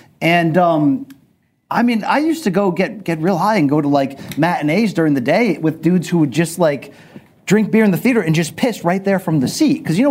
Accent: Connecticut, United States; Not a cultured area of Connecticut. I grew up in a factory town.

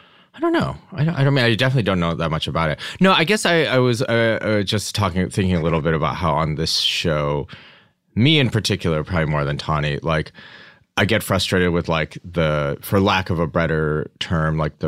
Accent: United States; I'm from America.

